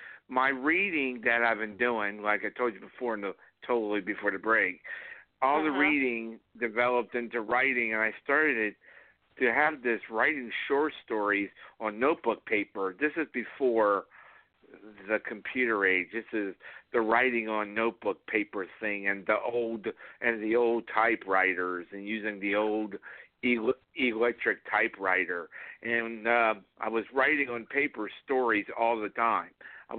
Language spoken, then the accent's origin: English; Florida, United States; because I used to live in South Florida when I grew up in South Florida